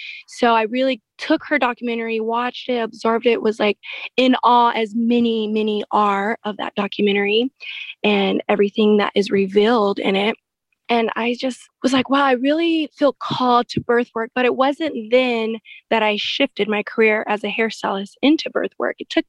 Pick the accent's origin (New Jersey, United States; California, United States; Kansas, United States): California, United States; So born and raised from the Inland Empire. So I always say I'm the princess from the Inland Empire.